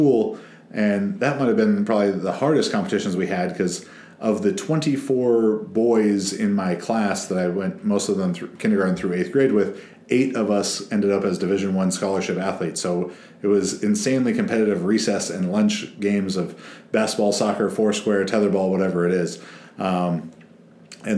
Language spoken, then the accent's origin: English; Irvine, California, United States; while going to Mariners Christian School here in Orange County, California, growing up in Irvine